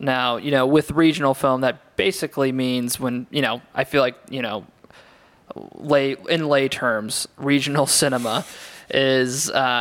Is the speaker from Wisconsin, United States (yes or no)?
no; West Chester, Ohio, United States; now in Dayton, United States; I grew up in the Cincinnati area, mm-hmm. for people who aren't familiar with like the, you know, greater Cincinnati area, I'm from Westchester.